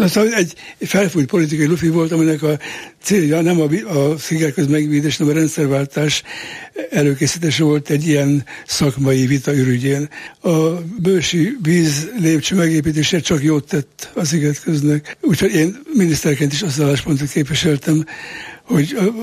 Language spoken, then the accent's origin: Hungarian; Budapest, Hungary; nőttünk fel egy nagyházban itt a szomszédban. Úgy kerültünk Budafokra, hogy ugye, apám székely és Kolozsváron végezte egyetemet, hogy anyám is Kolozsváron végezte a szociális főiskolát, és ő viszont budafoki volt, egy budafoki sváb családnak a sarja